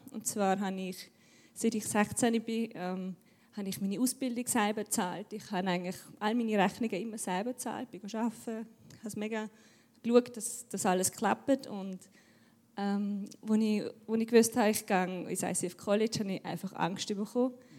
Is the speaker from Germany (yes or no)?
no; Austria; now in Switzerland; Und ich bin 31, bin in Österreich aufgewachsen und bin jetzt seit 1,5 Jahren hier in der Schweiz wieder.